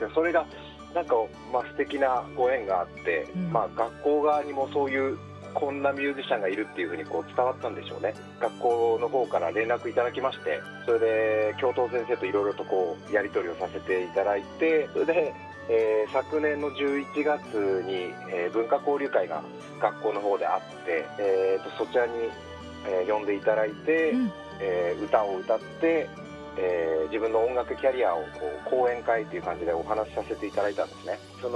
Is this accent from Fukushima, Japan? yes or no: yes; Fukushima, Japan; moved away as an adult; 18歳まで福島市内で、今も実家はあるんですけども生活しておりまして、その後進学とかで福島離れてしまった感じですね。